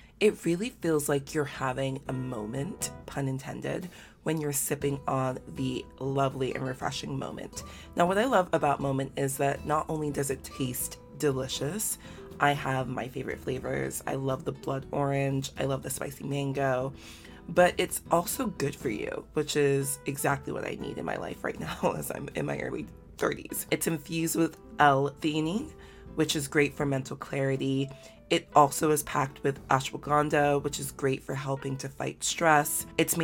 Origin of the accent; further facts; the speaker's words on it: New York, United States; And this is unfounded for me as a New Yorker, or arguably just as an American